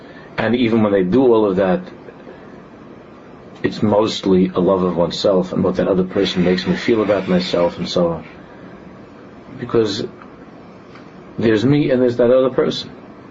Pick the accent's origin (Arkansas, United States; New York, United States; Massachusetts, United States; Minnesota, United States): New York, United States; New York City; I'm from Queens, she's from Brooklyn.